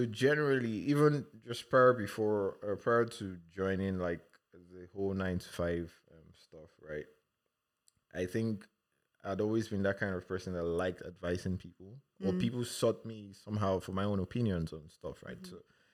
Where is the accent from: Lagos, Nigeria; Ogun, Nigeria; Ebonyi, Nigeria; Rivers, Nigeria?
Lagos, Nigeria; also born or lived in eastern Nigeria; So I grew up in Nigeria, moved a bit from the eastern part, then to Lagos, where I was for over 30 years, right? So growing up in Nigeria was fun.